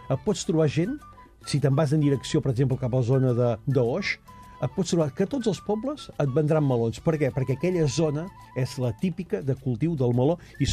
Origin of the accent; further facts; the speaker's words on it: Girona, Catalonia, Spain; Home, soc de Girona, jo.